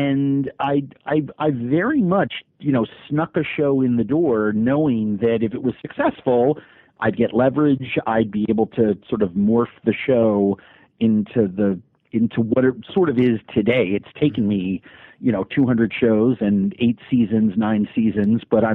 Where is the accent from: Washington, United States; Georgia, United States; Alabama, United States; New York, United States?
New York, United States; I'm from New York, so when someone says, what do you like?